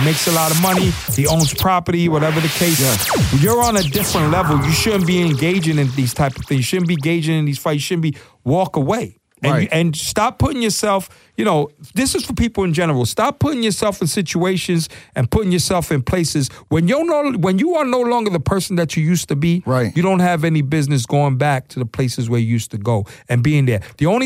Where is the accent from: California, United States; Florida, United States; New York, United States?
New York, United States; Here's what I learned growing up in New York.